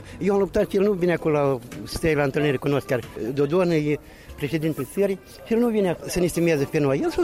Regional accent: Bender, Transnistria, Moldova; eu sunt născut aici într-un sat alături de Bindier. Eu am copilărit în Bindier, eu acolo m-am antrenat la sport.

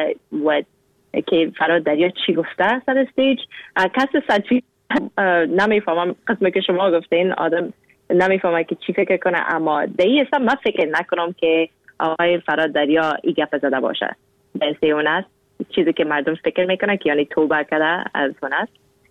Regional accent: Afghanistan; now in Canada; گفتم روسی از کجا هستی؟ گفتم از افغانستان.

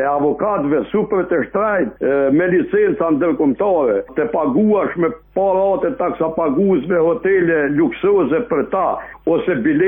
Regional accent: Kosovo; dëshmon raportin nebuloz pa drejt që e kemi ne si Kosovar me drejtsinë

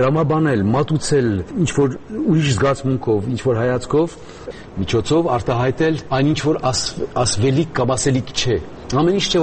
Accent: France; also born or lived in Hungary; ես Ֆրանսիայից եմ եւ Հունգարիայից։

